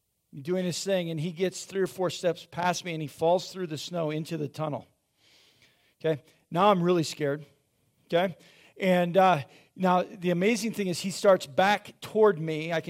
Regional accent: South Dakota, United States; one of the best parts about growing up in South Dakota in the wintertime is there's lots of snow.

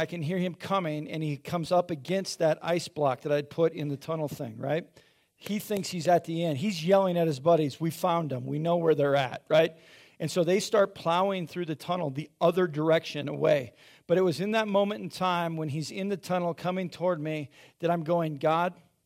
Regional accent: South Dakota, United States; one of the best parts about growing up in South Dakota in the wintertime is there's lots of snow.

